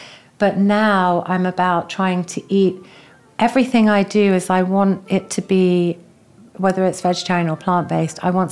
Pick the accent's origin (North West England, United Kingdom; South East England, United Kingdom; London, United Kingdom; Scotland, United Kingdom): London, United Kingdom; my mum would make brownies, which was very exotic growing up in London, eating brownies, because that was before brownies were everywhere.